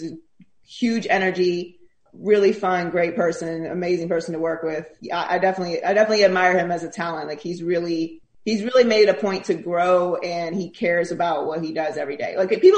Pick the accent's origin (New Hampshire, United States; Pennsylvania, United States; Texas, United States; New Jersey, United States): Pennsylvania, United States; Pittsburgh; also born or lived in Miami; Like I grew up in Pittsburgh, but I really became like an adult in Miami.